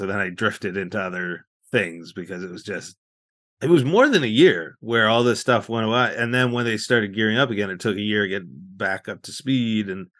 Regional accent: Calgary, Alberta, Canada; I'm from Calgary, Alberta, and I was born and raised there

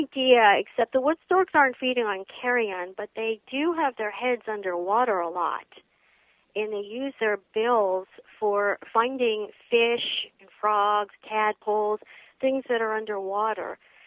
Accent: Northeast, United States; at least for a northerner. I grew up in the Northeast, and here I was in the swamps of Georgia

